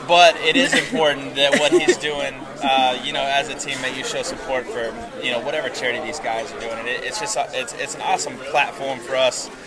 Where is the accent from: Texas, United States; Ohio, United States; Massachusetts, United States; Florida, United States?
Texas, United States; I'm from Texas